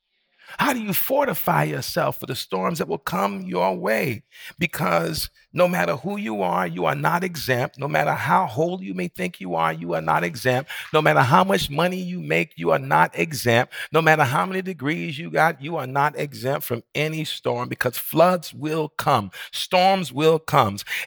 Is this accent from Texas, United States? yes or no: no; New York, United States; I remember in North Carolina one year, and I'm from New York, so this is the wildest thing.